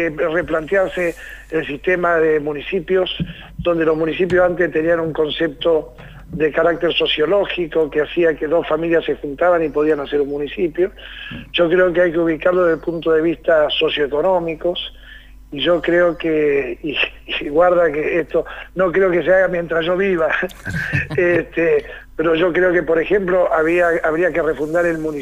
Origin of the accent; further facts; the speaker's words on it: San Martín de los Andes, Neuquén, Argentina; yo nací y me crié en San Martín de los Andes